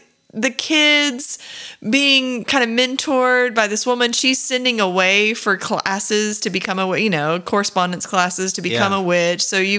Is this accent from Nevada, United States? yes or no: no; Florida, United States; probably because I grew up in Florida and I loved